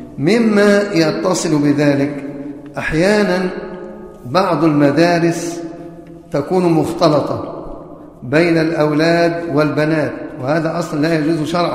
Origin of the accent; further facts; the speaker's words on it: Egypt; عدد النساء عندنا في مصر والمدرسات أكثر من عدد المدرسين